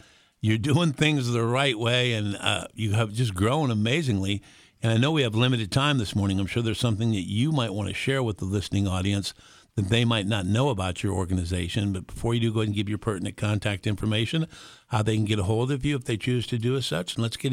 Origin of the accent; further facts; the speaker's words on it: California, United States; it's the second largest boomer population in the country behind my home state of California